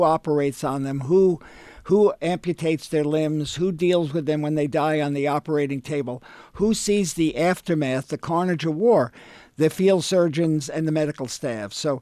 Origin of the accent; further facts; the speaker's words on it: Long Island, New York, United States; moved away as an adult; also born or lived in San Francisco; now in Los Angeles, United States; Well, I grew up on Long Island and, you know, then lived in New York City for 35 years. That's during my New York City theater years. And then I moved to San Francisco 10 years ago to be close to my youngest child.